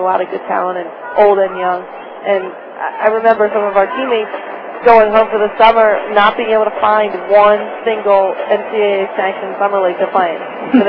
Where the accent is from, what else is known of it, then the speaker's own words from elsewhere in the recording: Philadelphia, Pennsylvania, United States; and I said that I came from Philadelphia, they knew about Allen Iverson and they knew about the Sixers.